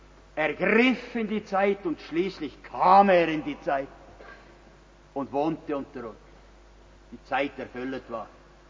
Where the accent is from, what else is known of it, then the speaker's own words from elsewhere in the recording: Bern, Switzerland; Damit sind wir Berner alle einverstanden.